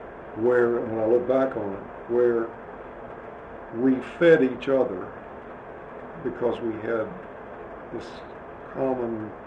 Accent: Frankfort, Kentucky, United States; My hometown is Frankfort.

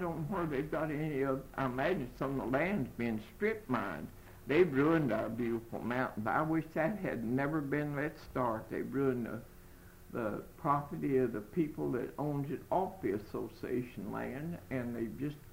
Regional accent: Providence, United States; born there; I was born in Claiborne County, what they called the post office that time was Providence, or Old Town, either one.

